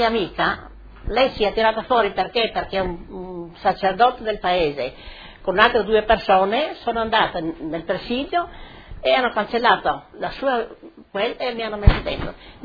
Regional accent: Pregara, Istria County, Croatia; born there; sono nata a Pregara, al comune del Pinguente, il giorno 12 del 2 1924.

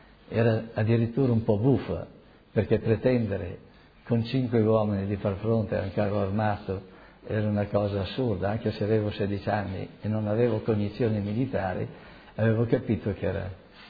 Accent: Pavia, Lombardy, Italy; born there; sono nato a Pavia il 24 gennaio del 1927. Allora ero studente, frequentavo l'Istituto Tecnico Bordoni per geometri.

